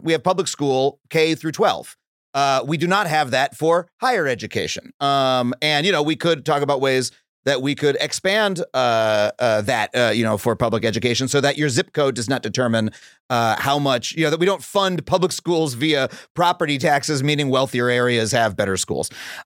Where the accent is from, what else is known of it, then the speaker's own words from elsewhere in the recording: New York, United States; You're talking about like where I grew up on Long Island versus Brownsville, Brooklyn, right?